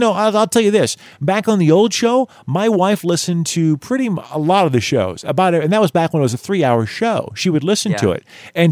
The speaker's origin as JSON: {"language": "English", "region": "Missouri", "country": "United States", "said": "I'm from the Missouri. I'm from the Show Me State."}